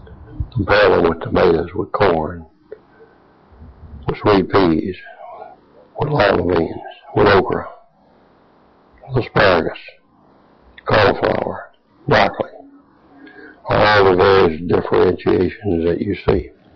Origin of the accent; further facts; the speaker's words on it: Deep South, United States; Going back to where I grew up in the Deep South a long ago